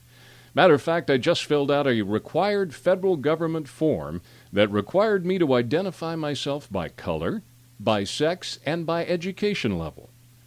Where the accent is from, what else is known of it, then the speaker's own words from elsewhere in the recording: United States; I don't consider myself an Irish American or a Norwegian American. Nope, I'm just an American, period.